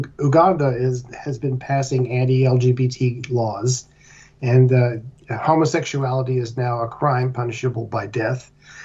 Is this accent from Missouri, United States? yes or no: no; Kernville, California, United States; two radio pieces about my growing up in Kernville, as you recall.